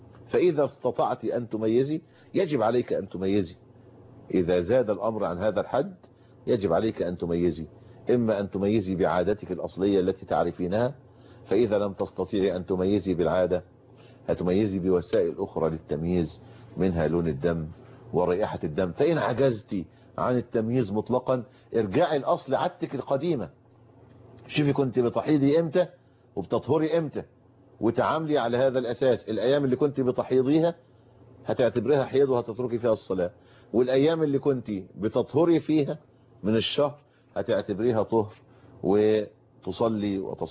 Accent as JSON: {"language": "Arabic", "country": "Egypt", "said": "بلدنا مصر"}